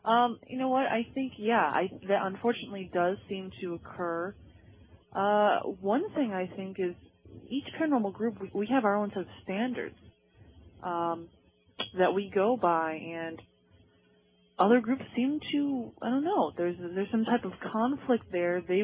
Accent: Scotland, United Kingdom; I'm Scottish, so I can't help either.

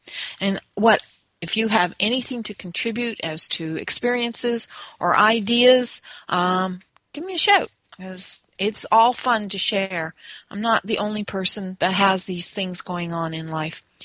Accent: Toronto, Ontario, Canada; now in Dothan, United States; I actually live on a farm here in Dothan, Alabama. I'm originally from Toronto, Ontario

